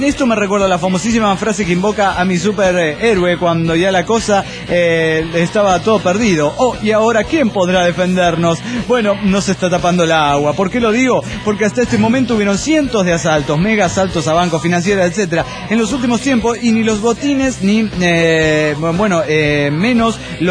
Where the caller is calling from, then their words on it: Asunción, Paraguay; de Asunción del Paraguay.